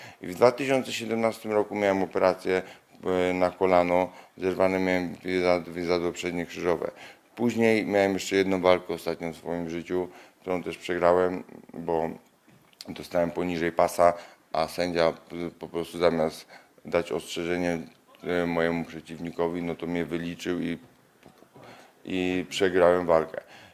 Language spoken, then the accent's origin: Polish; Jelenia Góra, Lower Silesian Voivodeship, Poland; pochodzę z Jeleniej Góry